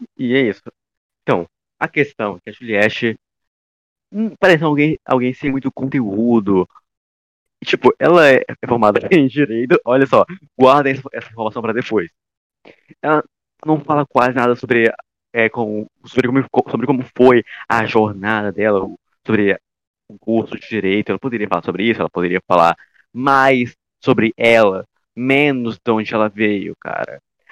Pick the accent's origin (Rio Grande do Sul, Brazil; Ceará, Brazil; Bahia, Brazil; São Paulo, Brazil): Ceará, Brazil; Eu, por exemplo, sou cearense, o Danilo também é.